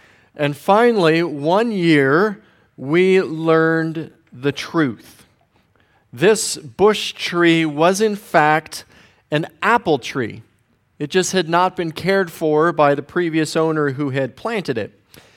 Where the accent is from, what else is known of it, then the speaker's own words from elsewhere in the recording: Denver, Colorado, United States; Growing up in Denver, I got to meet several professional athletes at different times.